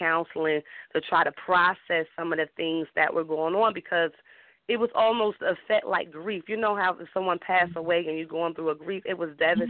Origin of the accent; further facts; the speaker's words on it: Newark, New Jersey, United States; I grew up in Newark, New Jersey. I was raised by my mother to the age of 7 1/2.